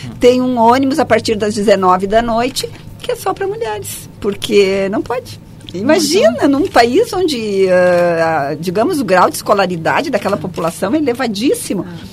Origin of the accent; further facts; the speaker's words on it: Caxias do Sul, Rio Grande do Sul, Brazil; now in Porto Alegre, Brazil; Eu trabalho desde os meus 18 anos. Eu vim de Caxias para Porto Alegre para o meu primeiro emprego.